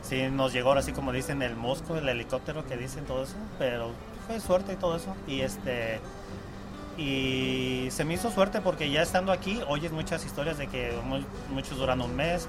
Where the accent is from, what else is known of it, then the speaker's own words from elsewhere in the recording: Tlaquepaque, Jalisco, Mexico; born there; moved away as an adult; Nací en Tlaquepaque, Jalisco.